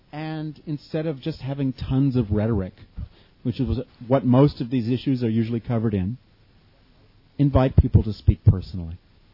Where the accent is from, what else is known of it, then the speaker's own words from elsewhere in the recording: United States; For one thing, because I'm from America and I don't get it